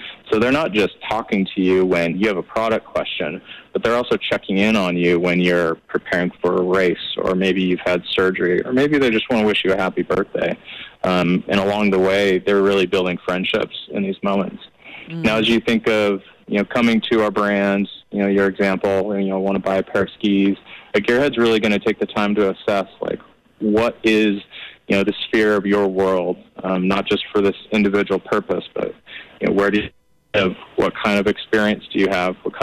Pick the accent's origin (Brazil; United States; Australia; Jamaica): United States; Utah; I'm a Utah native. I grew up in the Wasatch Front